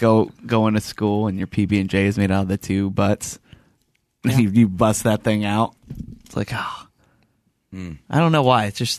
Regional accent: London, United Kingdom; I'm from London, England, myself.

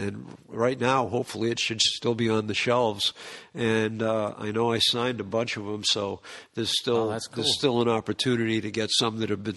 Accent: Boston, Massachusetts, United States; The main reason was because we're from Boston.

